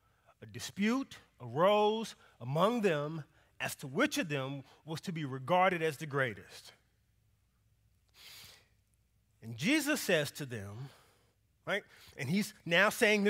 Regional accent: the South, United States; I didn't grow up in perfect culture. I grew up in America. In the South, on the West End, not the good part of town.

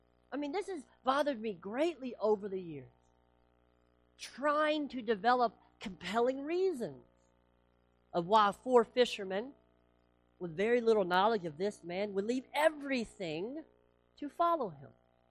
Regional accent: United States; I'm so American. I'm so westernized that I need logical conclusions that make sense.

